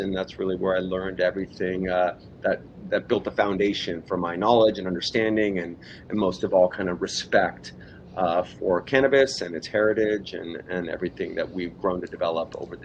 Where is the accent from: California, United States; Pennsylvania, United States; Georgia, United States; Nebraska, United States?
California, United States; I was born in Hollywood, raised in Southern California.